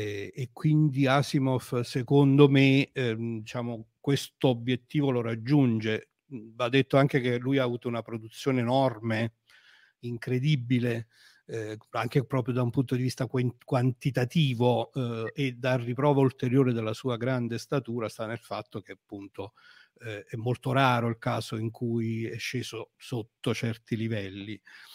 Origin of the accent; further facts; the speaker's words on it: Avellino, Campania, Italy; Sì, allora, io sono di Avellino, sono un avellinese.